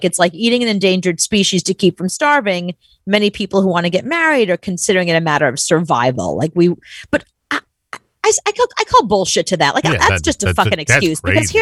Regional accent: New York City, New York, United States; but as a New Yorker, like that just.

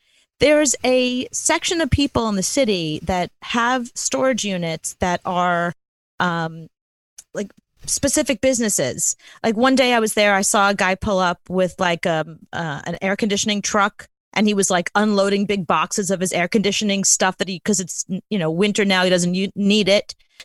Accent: New York, United States; for me, it's really important as a New Yorker to help my fellow New Yorkers stay in business

